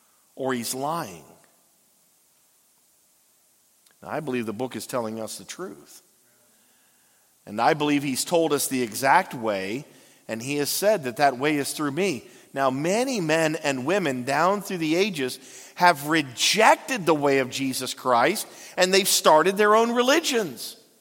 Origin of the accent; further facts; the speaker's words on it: Virginia, United States; He's like, so where are you from? Like, I'm from Northern Virginia. Really? Virginia?